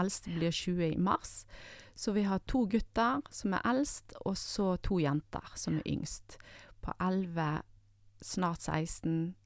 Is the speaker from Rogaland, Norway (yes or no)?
yes; Stavanger, Rogaland, Norway; born there; also born or lived in Stord / Askøy / Bergen; Ja, jeg kommer fra Vestlandet, for jeg er født i Stavanger, jeg har bodd på Stord, jeg har en mor fra Haugesund, jeg har bodd på Askøy, og jeg har faktisk bare bodd i Bergen etter at jeg gifte meg med Einar, for 23 år siden.